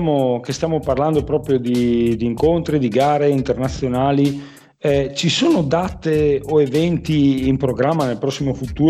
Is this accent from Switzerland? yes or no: no; Finland; first language Finnish; Italian is a second language; Io sicuramente l'ascolterei in finlandese, perché come tu sai io sono madrelingua